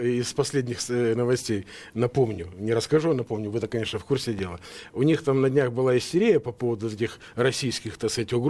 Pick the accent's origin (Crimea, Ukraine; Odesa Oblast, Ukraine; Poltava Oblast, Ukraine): Odesa Oblast, Ukraine; Odesa; Да, вот я одессит, Крым.